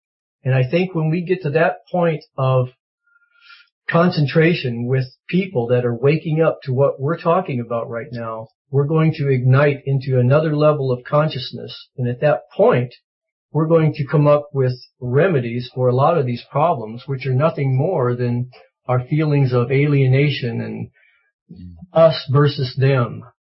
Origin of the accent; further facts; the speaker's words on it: United States; sometimes I get embarrassed to even bring this up, being an American